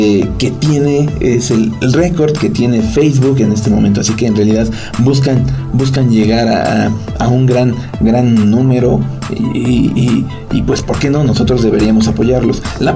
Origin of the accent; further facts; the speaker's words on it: Mexico; y entre todos como mexicanos, pues es registrarnos y apoyar este proyecto totalmente nacional